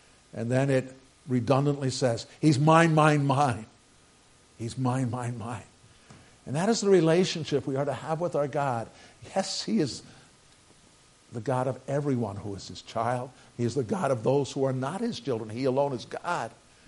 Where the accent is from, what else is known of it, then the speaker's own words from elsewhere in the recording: New York, United States; But he found that I came from New York, and he wanted to know about pizza in New York.